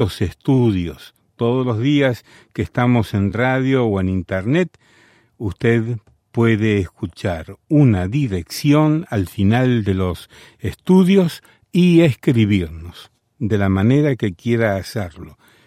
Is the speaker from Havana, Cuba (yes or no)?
no; Las Tunas, Cuba; Pero cuando empecé a escucharlos en mi radio, en mi pueblo, en Las Tunas, era algo fantástico.